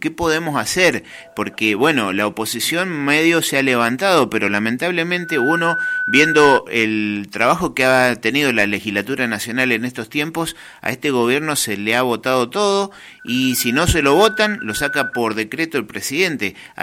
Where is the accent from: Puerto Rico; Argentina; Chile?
Argentina; ¿somos también los argentinos el Estado o hay que hacer un amparo nuevo?